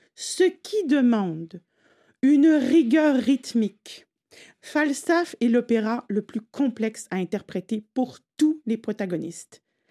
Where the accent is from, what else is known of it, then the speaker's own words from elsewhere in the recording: Quebec, Canada; Et puis, étant québécoise, bon, vous l'entendez, là, je suis québécoise.